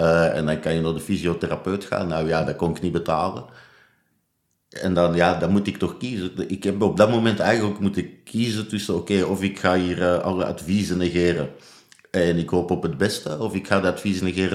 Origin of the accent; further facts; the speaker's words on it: Belgium; Ja, ik kom uit België, wij zitten nog op de trein.